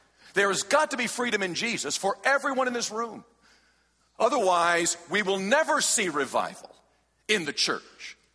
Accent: United States; I'm an American. I'm an adult.

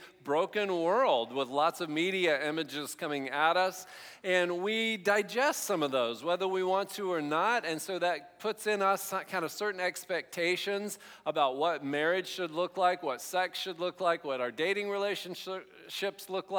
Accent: Ohio, United States; now in Portland, United States; I run a bike shop outside of Portland, Oregon. Now, I grew up in Ohio, but I actually went to school in Oregon.

